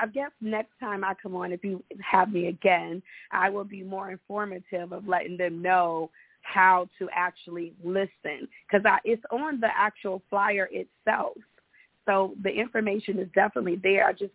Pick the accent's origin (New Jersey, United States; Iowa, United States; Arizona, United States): Iowa, United States; also born or lived in Florida; now in Atlanta, United States; I was born in Iowa and I was raised over. Prior to me moving to Atlanta, I was in Florida for 20 years before moving here.